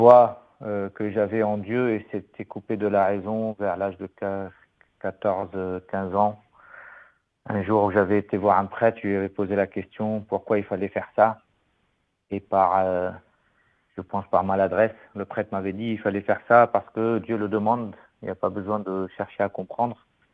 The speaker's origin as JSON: {"language": "French", "country": "Lebanon", "tie": "born or raised there", "also_born_or_lived": "Dubai", "moved": "as an adult", "lives_now": "Marseille, France", "said": "maronite, comme toi, donc d'origine libanaise. J'ai grandi au Liban, j'ai étudié au Liban"}